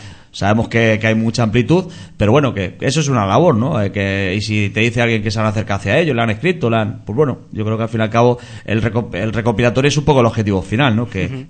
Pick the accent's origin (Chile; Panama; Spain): Spain; Castile; Yo vengo de Castilla, de la zona de abajo